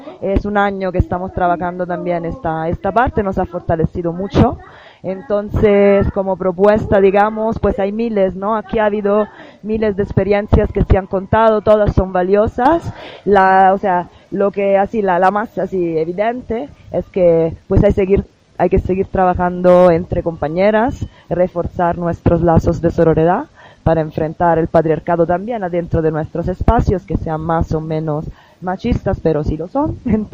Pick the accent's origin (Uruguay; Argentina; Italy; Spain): Italy; now in San Cristóbal, Mexico; Soy de Italia, pero vivo aquí en Chiapas, en San Cristóbal, desde hace 10 años.